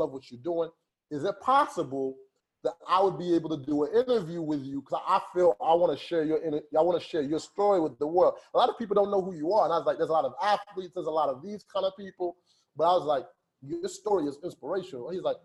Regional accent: Chicago, Illinois, United States; and I'm from Chicago here, man, it was wintertime too.

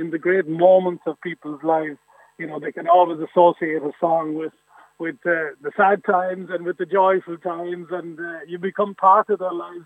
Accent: Ballinspittle, County Cork, Ireland; we're all country boys at heart. I came from Ballinspittle down there beyond Kinsale

